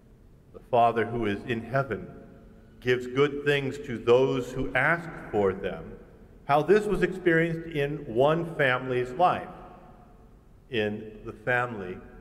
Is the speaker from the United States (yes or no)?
yes; California, United States; also born or lived in Freiburg, Switzerland; now in Rome, Italy; But during the summers, I try to get home back to the Bay Area.